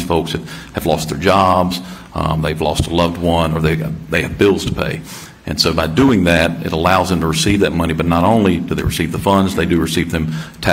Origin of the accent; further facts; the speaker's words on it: Conway, South Carolina, United States; now in Columbia, United States; Oh, grew up in Conway, South Carolina.